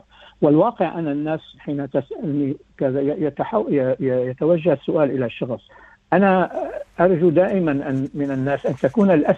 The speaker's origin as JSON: {"language": "Arabic", "town": "Damascus", "region": "Damascus Governorate", "country": "Syria", "tie": "born or raised there", "accent": "Damascene", "said": "أنا من دمشق ومعظم من يسمع لهجتي يعرف أنني أنا دمشقي، ولكن معظم أصدقائي والناس يعتقدون أنني فلسطيني. والسبب ذلك أنني أنا كنت في عالم ممتزج، أنا نشأت في دمشق القديمة في جو مليء باليهود"}